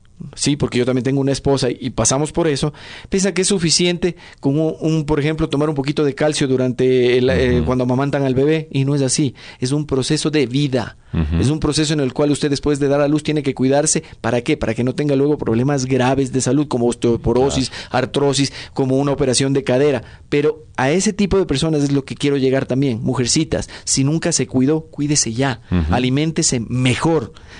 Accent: Ecuador; Quito y todo el Ecuador, mis queridos coterráneos, mi tierra

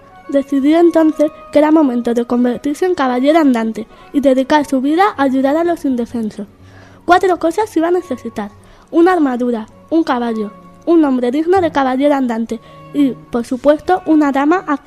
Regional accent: Badarán, La Rioja, Spain; vengo de Badarán, del Sancho III el Mayor y de la clase de sexto B.

